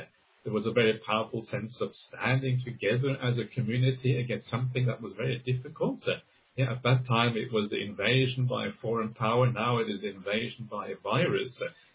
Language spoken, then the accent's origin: English; Norway; I mean, I'm from Norway